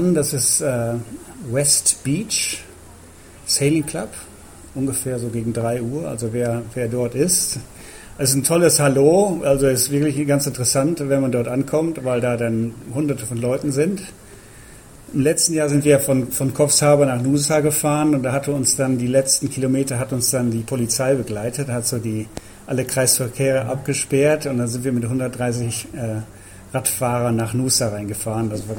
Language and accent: German; North Rhine-Westphalia, Germany; Ich komme aus dem Münsterland